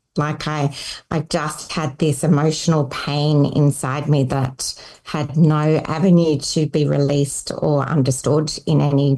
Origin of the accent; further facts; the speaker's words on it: South Australia, Australia; Yeah, so look, I grew up in a little country town in South Australia.